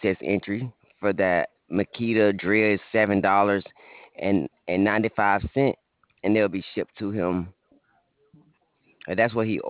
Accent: Georgia, United States; also born or lived in California; Ma'am, I'm from Georgia, but my dad was in the military, and we moved to California.

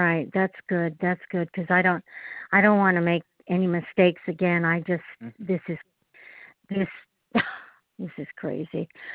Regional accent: Illinois, United States; born there; now in New York, United States; Yeah, I was born in Illinois. Wish I'd stayed there. New York is so expensive.

